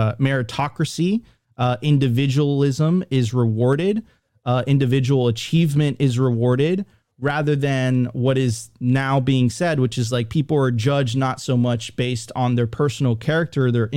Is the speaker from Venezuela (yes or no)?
yes; Venezuela; so I'm originally from Venezuela, and Venezuela used to be the wealthiest country in Latin America.